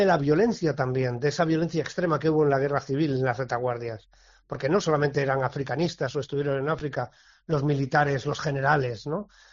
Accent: Spain; Somos 69 españoles

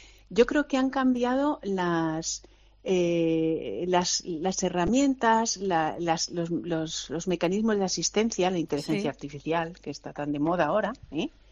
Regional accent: Zaragoza, Aragon, Spain; born there; now in Madrid, Spain; yo nací en Zaragoza, yo soy maña.

